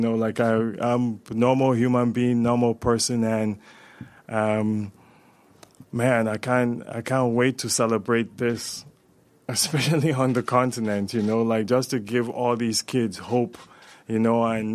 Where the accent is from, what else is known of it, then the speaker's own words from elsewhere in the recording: Zaria, Kaduna State, Nigeria; I'm from Zaria in northern Nigeria, and I find myself here.